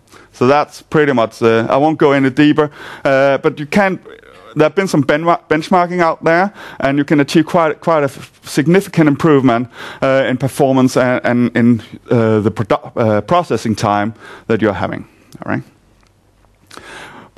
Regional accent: Denmark; English is a second language; now in London, United Kingdom; I'm here from Denmark, but I currently live in London.

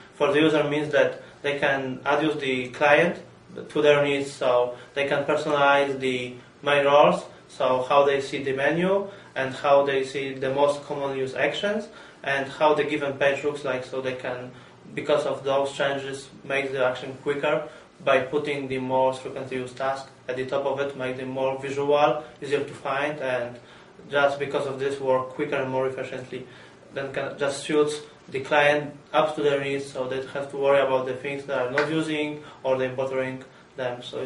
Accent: Poland; English is a second language; moved away as an adult; And I came from Poland, and I was studying at Wrocław University of Technology.

